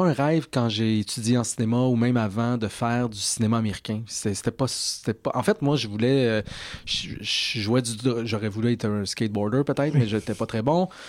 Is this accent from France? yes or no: no; Quebec, Canada; parce que je viens du Québec, ils vont tout de suite me parler